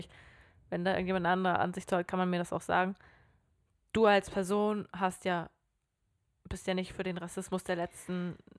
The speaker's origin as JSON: {"language": "German", "region": "Hamburg", "country": "Germany", "tie": "born or raised there", "said": "ich bin in Hamburg groß geworden, ich bin im Süden von Hamburg groß geworden, da ist der Ausländeranteil einfach groß."}